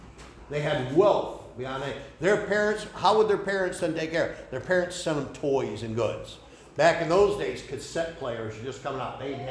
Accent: Machias, New York, United States; I came from Cattaraugus County. First thing they thought I was from down south because of my accent. Are you from down south? No, I'm from Machias, New York.

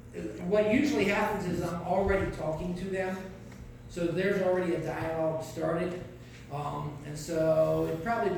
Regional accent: United States; And he said he's from Nigeria, you know, and I said, oh, and I'm from America.

